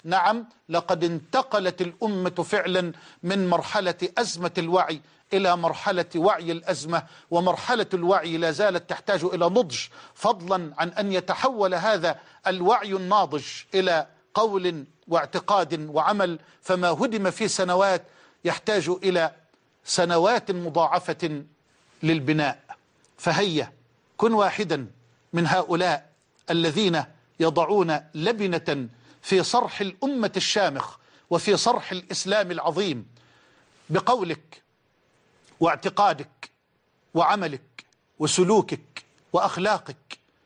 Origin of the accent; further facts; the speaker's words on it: Egypt; وأن يجعل بلدنا مصر أمنا أمانا، سخاء رخاء